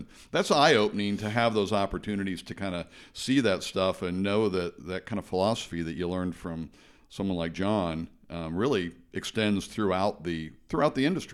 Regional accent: Kansas, United States; I think that Midwestern upbringing is kind of commonplace where you grew up, where I grew up here in Kansas.

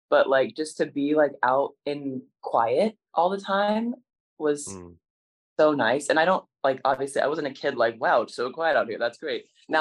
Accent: McAlester, Oklahoma, United States; I grew up I was born in McAllister. My sister and my father were born in Seminole, Oklahoma, like really small town.

